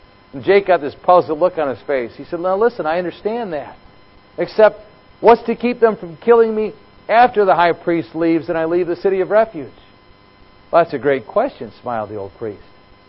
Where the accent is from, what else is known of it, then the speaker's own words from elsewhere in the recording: Rockford, Illinois, United States; I'm from Rockford, Illinois.